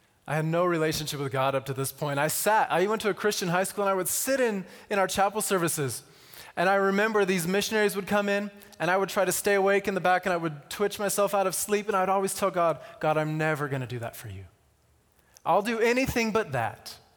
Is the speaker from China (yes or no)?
yes; Xi'an, Shaanxi, China; I had the privilege of being with Russ and Lana in my hometown, inviting them into my little apartment in Xi'an.